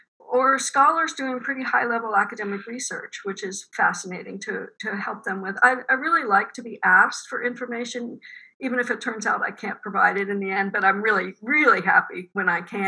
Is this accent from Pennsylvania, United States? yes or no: yes; Pittsburgh, Pennsylvania, United States; That involved moving back to Pittsburgh, which is my hometown, and getting a master's degree at Pitt.